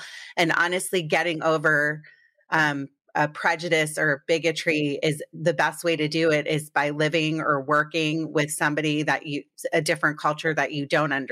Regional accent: Potomac, Maryland, United States; I grew up in Potomac, Maryland. There was not a whole lot of, like, it was all white people with Volvos, you know?

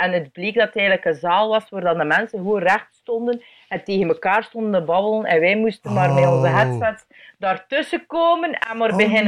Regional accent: Belgium; Ik ben een improcomedian uit België.

